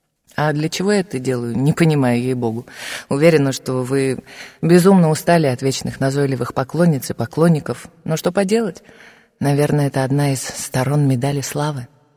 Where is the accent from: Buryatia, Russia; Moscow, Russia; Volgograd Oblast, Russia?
Moscow, Russia; Мы с вами примерно одного поколения, мы земляки, я тоже москвичка.